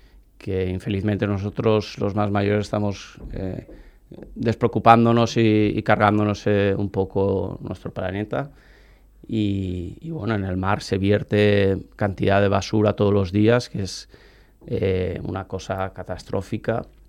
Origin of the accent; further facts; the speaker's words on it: Valencian Community, Spain